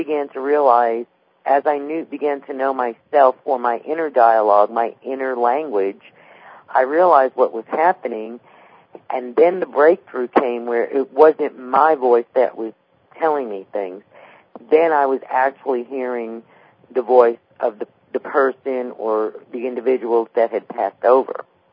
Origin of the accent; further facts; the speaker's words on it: New York City, New York, United States; growing up in New York City, we, you know, were made very aware of the dangers that could befall a child.